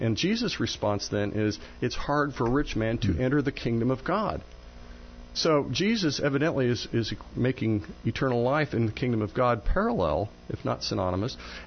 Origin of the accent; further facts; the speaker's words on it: Newman, Illinois, United States; Yeah, I grew up down in Newman, Illinois.